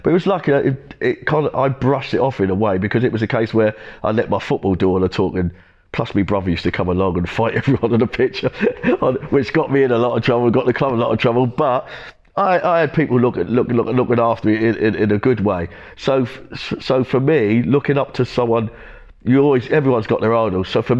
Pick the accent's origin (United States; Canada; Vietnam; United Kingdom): United Kingdom; Ipswich, East of England; I'm always going to be an Ipswich guy. I'm from Witten Estate. I still live there now. I go back there all the time, and that's where I feel most comfortable.